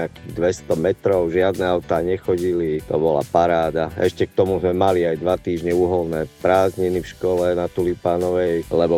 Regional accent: Nitra, Nitra Region, Slovakia; U nás v Nitre napadlo asi meter snehu.

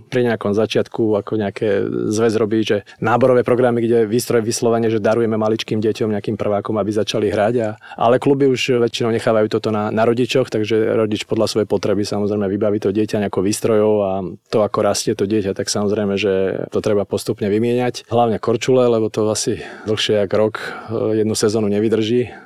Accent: Topoľčany, Nitra Region, Slovakia; ja som vyrastal v takom skromnom klube v Topolčanoch

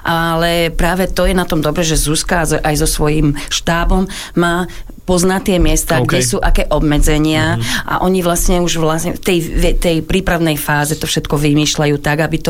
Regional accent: Vyšná Kaloša, Banská Bystrica Region, Slovakia; Ja som z dediny Vyšná Kaloša.

